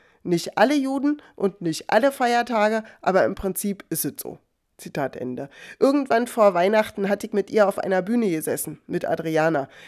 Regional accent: Berlin, Germany; Ich dachte, ich bin Berlinerin, an Krach gewöhnt

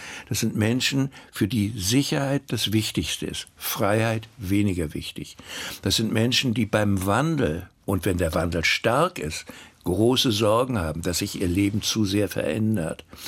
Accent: Mecklenburg-Vorpommern, Germany; Für mich als Mecklenburger alles abenteuerlich fremd

